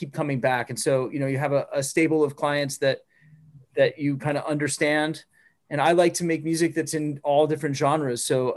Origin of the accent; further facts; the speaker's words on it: Phoenix, Arizona, United States; Well, I'm from Phoenix, Arizona. And I played at this local club called the Mason Jar, which is like where you play when you start, if you're a musician in Phoenix.